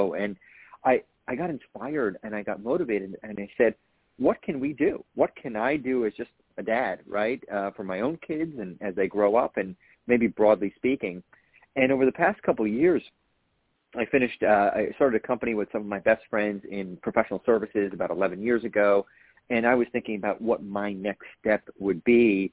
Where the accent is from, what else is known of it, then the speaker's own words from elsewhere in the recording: New Jersey, United States; now in New York City, United States; I live in New York City with my family, so we started in New York and New Jersey. I'm from North Jersey originally.